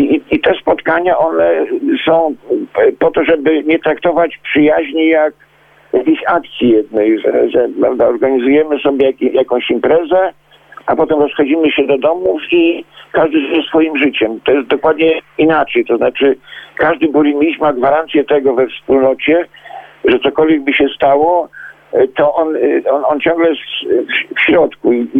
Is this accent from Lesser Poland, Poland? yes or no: no; Kościerzyna, Pomeranian Voivodeship, Poland; bo ja pochodzę z Kościerzyny, więc z Kościerzyny, więc trudno gdzie indziej zaprosić przyjaciół, jak nie do pięknych Kaszub.